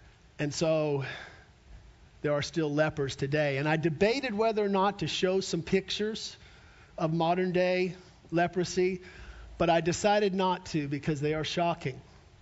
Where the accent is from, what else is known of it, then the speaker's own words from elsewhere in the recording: Albuquerque, New Mexico, United States; I grew up in Albuquerque.